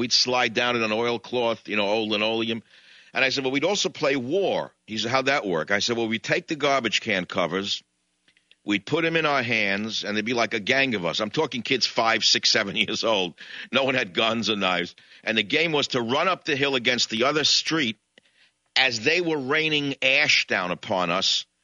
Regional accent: New York City, New York, United States; I grew up in New York City, and I had to learn how to swim with all kinds of fish.

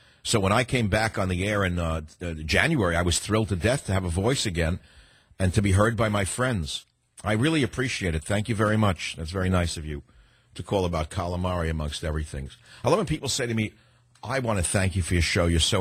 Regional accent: San Francisco, California, United States; Judith on KSFO in my hometown of San Francisco.

